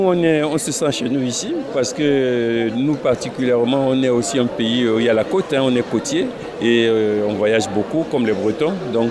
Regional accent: Cameroon; On s'est dit, on est Camerounais et on se revendique aussi breton.

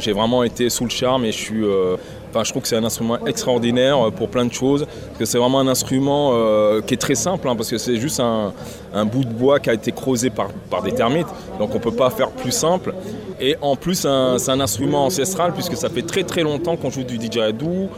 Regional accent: Martinique; Voilà, je suis originaire de la Martinique.

